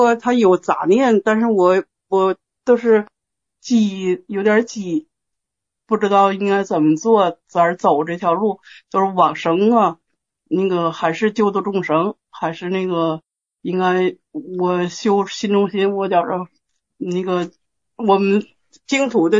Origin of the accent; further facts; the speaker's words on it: Tangshan, Hebei, China; 河北唐山。